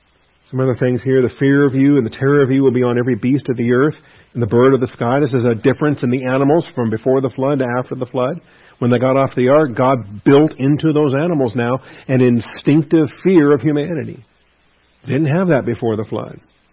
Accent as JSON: {"language": "English", "region": "Pacific Northwest", "country": "United States", "tie": "born or raised there", "said": "I grew up on the West Coast, in the Pacific Northwest."}